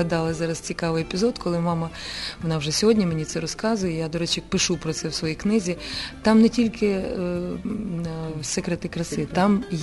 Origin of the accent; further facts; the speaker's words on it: Lviv, Lviv Oblast, Ukraine; born there; Вони ж, знаєте, львівський це акцент. І таке рідне мені. Ну, я народилася у Львові.